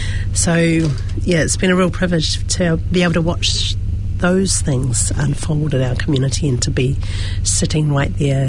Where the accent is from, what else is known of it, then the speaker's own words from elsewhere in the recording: Dunedin, Otago, New Zealand; born there; I was born in Dunedin